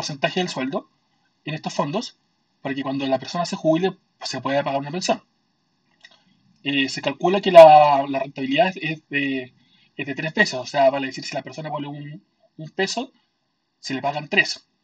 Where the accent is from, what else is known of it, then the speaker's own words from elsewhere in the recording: Chile; Hola a todos los que escuchan Crónica Libre en Latinoamérica … de Chile y el tema del que se hablará esta semana es acerca del sistema de previsiones de mi país